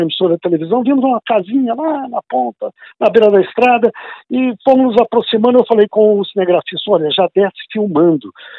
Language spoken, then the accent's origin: Portuguese; Uberlândia, Minas Gerais, Brazil; also born or lived in Patrocínio; nasci em Patrocínio, no interior, no Alto Paranaíba, uhum, próximo a Uberlândia, 170 quilômetros, se não me engano, mas fui criado boa parte da vida em Uberlândia, depois me mudei para Belo Horizonte e viajei o estado inteiro exercendo a profissão.